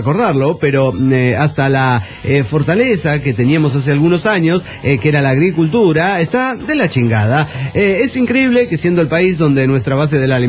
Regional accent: Guadalajara, Jalisco, Mexico; Soy el chef de Guadalajara, Jalisco, México.

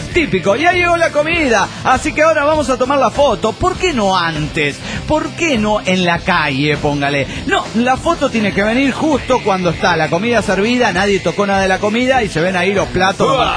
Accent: Mexico City, Mexico; now in Montreal, Canada; vivo en Canadá. Pero para ser exacto, en Montreal. Ya llevo aquí 2 años desde que vine del DF.

